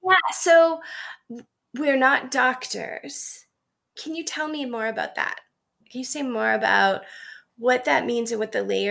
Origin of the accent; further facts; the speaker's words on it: Canada; I need to disclose something. I'm Canadian.